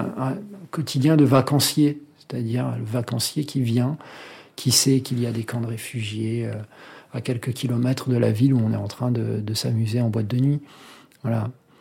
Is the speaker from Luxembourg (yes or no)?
no; France; also born or lived in Bujumbura, Burundi; Et j'avais le passeport français. Enfin, c'était... voilà, je suis français, j'étais français, mon père était français. Comme je disais, j'ai grandi dans la culture française, la culture rwandaise.